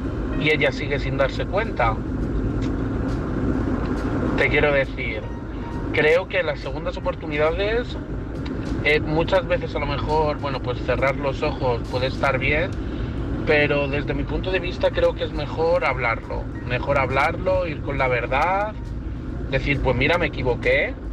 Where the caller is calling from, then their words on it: Madrid, Community of Madrid, Spain; de Madrid.